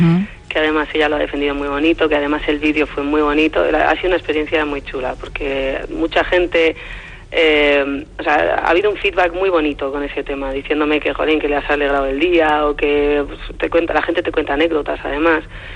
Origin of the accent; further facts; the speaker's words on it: Pamplona, Navarre, Spain; now in Madrid, Spain; me fui a Madrid y la verdad es que es difícil, porque yo llegué de Pamplona y así como aquí ya tenía un huequito hecho